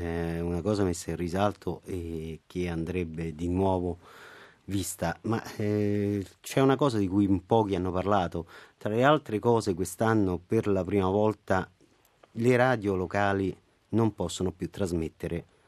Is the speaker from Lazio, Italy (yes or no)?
yes; Rome, Lazio, Italy; quella che è l'abitudine un po', diciamo, più così romana, almeno dalle nostre parti